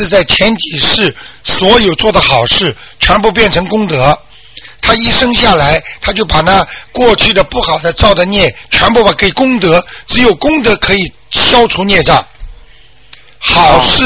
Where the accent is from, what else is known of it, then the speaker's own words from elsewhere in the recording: China; 我们中国人就是聪明